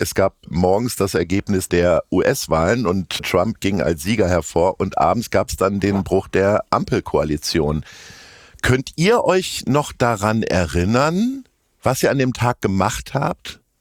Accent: Hanover, Lower Saxony, Germany; now in Hamburg, Germany; Wenn ich auf Reisen bin, sind die Leute eher neidisch, dass ich in Hamburg wohne. Das habe ich, wenn ich früher erzählt habe, ich komme aus Hannover, wurde ich immer eher so milde angelächelt.

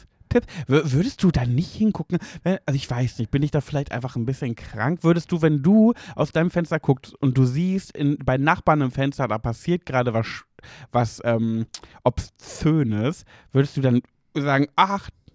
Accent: Braunschweig, Lower Saxony, Germany; Dann bin ich mit meiner Cousine durch unseren Ort, wo ich aufgewachsen bin, Mascherode, an alle BraunschweigerInnen, die sich auskennen.

